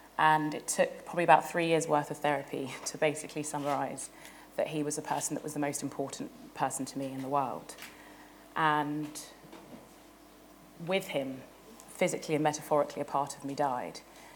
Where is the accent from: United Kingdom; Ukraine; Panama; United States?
United Kingdom; Growing up in Britain, you don't really hear enough about the contribution